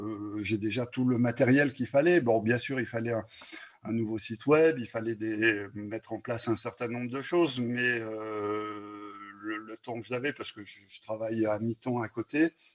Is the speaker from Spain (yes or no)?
no; Grenoble, Auvergne-Rhône-Alpes, France; je suis arrivé depuis un an dans la Drôme. Je viens de Grenoble, en fait, même si j'ai des attaches dans la région, à Annonay notamment.